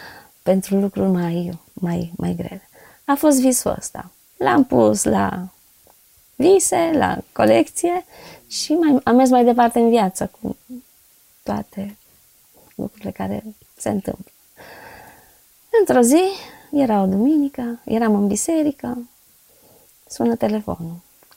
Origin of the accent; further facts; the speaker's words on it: Târgu Mureș, Mureș County, Romania; Da, și am crescut în Târgu Mureș.